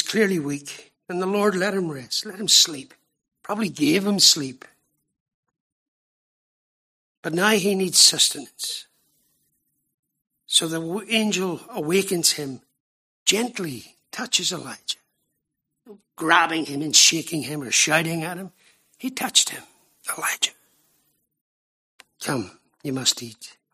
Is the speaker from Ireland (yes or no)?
yes; Ireland; I'm an Irishman. I keep it simple.